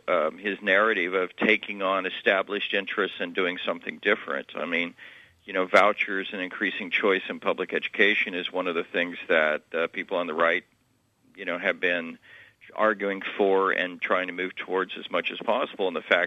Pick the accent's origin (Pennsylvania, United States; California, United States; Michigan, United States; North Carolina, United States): California, United States; moved away; also born or lived in Boston; I grew up in California, up right by San Francisco, and then moved to Boston.